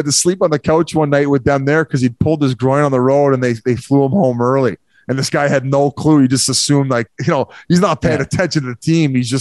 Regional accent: Victoria, British Columbia, Canada; I'm just a Canadian kid at heart. You know, I just want to go back to Victoria in the summers

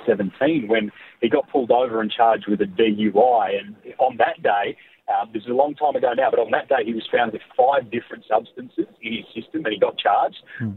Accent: Perth, Western Australia, Australia; I'm from Perth

